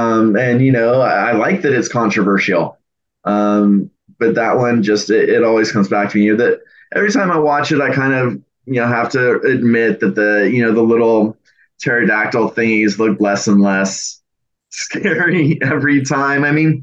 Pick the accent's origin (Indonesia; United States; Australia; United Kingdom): United States; You know, being an American in California, I really don't know what the future of British folk horror is.